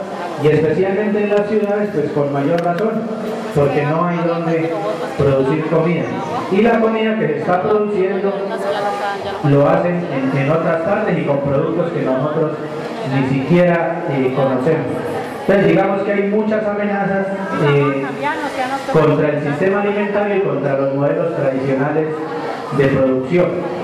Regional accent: Coconuco, Cauca, Colombia; yo soy indígena del resguardo de Curacé, mi pueblo Coconusco, en la zona centro del departamento del Cauca.

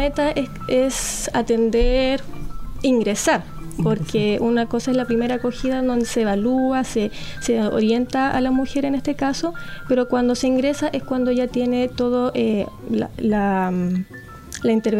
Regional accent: Santiago, Santiago Metropolitan Region, Chile; moved away as an adult; now in San Antonio, Chile; yo era de Santiago, yo me fui de Santiago más que nada por el estrés.

